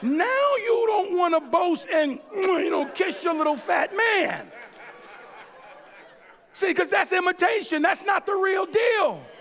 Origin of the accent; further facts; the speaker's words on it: Philadelphia, Pennsylvania, United States; I'm from Philly, right?